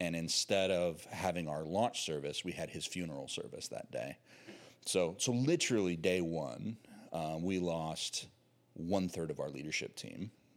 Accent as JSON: {"language": "English", "town": "Albany", "region": "Oregon", "country": "United States", "tie": "born or raised there", "said": "we moved next door to my hometown, Albany, which is, if you're familiar, mm-hmm. really just the other side of the Willamette River from Corvallis."}